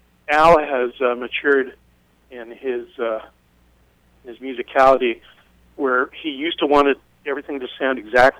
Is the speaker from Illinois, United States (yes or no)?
no; California, United States; And the weirdest thing is that it was in my hometown.